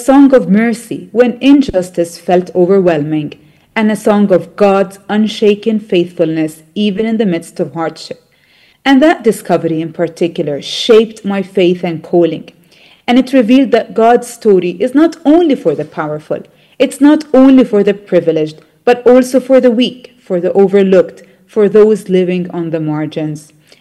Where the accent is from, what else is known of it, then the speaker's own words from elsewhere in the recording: Bethlehem, West Bank, Palestine; people often ask me, what does it feel like growing up in Bethlehem? And to everyone I say that I think Bethlehem is the most beautiful place on earth.